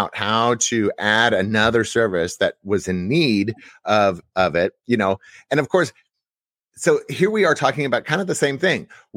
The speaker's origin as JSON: {"language": "English", "region": "Texas", "country": "United States", "said": "first of all, I'm from Texas. So Texas is obviously a big part of my life."}